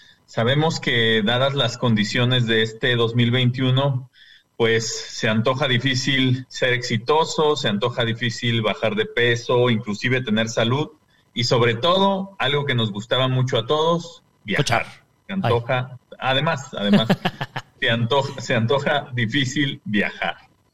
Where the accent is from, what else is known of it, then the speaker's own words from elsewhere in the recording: Brazil; yo soy biólogo y soy investigador y también soy brasileño